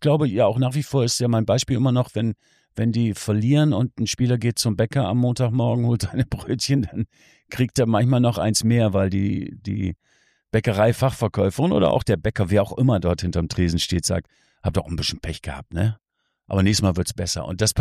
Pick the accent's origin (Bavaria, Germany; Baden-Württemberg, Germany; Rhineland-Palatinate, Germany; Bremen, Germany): Bremen, Germany; ich als Bremer liebe diese Stadt sehr.